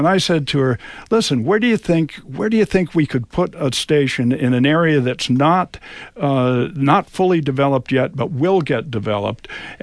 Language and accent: English; Natick, Massachusetts, United States; the model I used was the model that existed when I was growing up in Natick, which was WKOX in Framingham